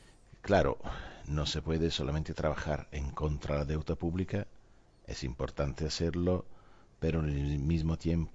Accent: Italy; Spanish is a second language; la primera fue en mi país, en Italia, la segunda en España

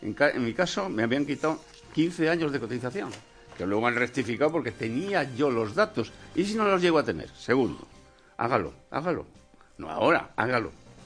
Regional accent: Spain; soy español como usted, aunque yo no sea andaluz.

